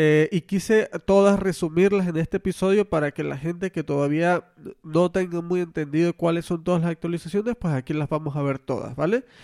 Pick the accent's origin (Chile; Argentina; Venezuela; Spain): Venezuela; now in Monterrey, Mexico; Como algunos ya sabrán, yo soy de Venezuela, había vivido toda mi vida en Venezuela y el clima de Venezuela es un clima bastante estable y sobre todo caribeño, caluroso.